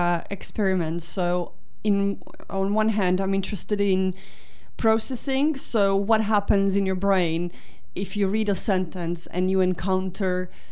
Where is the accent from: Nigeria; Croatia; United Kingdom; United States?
Croatia; first language Croatian; English is a second language; My first language is Croatian.